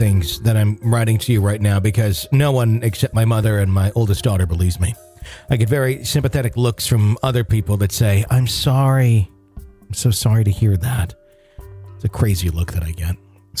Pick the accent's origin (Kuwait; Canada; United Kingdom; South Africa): South Africa; now in United States; I was born and raised in South Africa. Less than a year later, my parents announced that we were immigrating to the U.S., We eventually arrived in the U.S. in 1996 after 38 hours of flying.